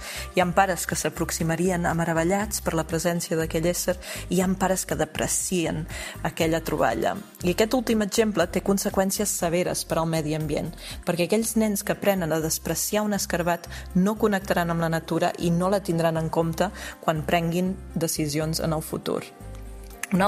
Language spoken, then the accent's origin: Catalan; Catalonia, Spain; also born or lived in South Africa; fundadora de Wild Me. Vaig néixer a Sud-àfrica, vaig créixer a Catalunya i em vaig formar a l'Amazonia equatoriana.